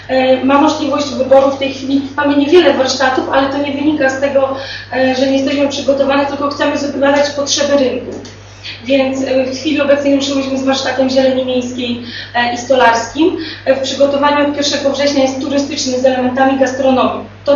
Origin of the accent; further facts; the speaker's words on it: Bystrzyca Kłodzka, Lower Silesian Voivodeship, Poland; z przyjemnością wykonujemy, ponieważ pochodzimy z Bystrzycy Kłodzkiej